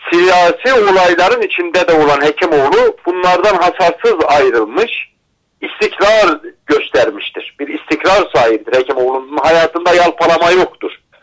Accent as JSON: {"language": "Turkish", "region": "Erzincan", "country": "Turkey", "said": "Ben Erzincanlıyım."}